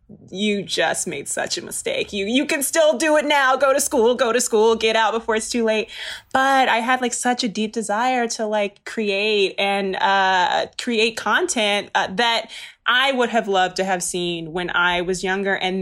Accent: Maryland, United States; moved away; And because I came out here from the East Coast, I'm from Maryland. I don't have any family.

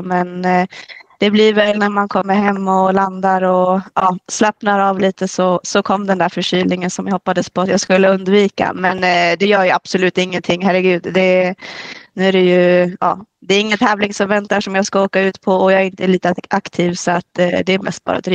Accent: Falun, Dalarna County, Sweden; jag är ju från Dalkulla. Född och uppvuxen i Falun, eller lite utanför Falun. Ett litet ställe som heter Hosjö.

